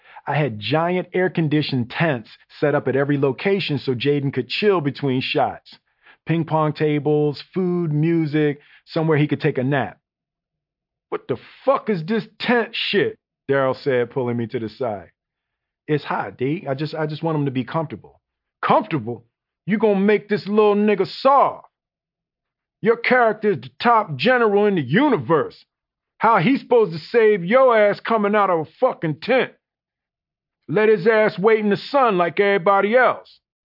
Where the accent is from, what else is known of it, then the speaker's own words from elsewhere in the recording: Philadelphia, Pennsylvania, United States; I had never worked on a film in my hometown.